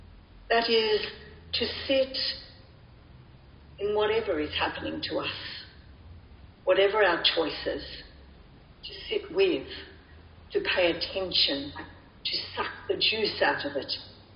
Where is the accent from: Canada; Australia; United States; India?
Australia; Cowra, New South Wales; born there; I was born in a small country town in rural New South Wales. I was born in Cowra